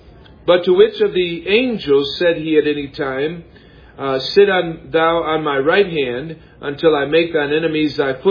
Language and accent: English; Brunswick, Ohio, United States; I was born in America where the gospel was there. Thank you, Lord, that you got me into a family where they went to church. And my earliest memories of going to church down at People's Baptist Church in the place called Brunswick, Ohio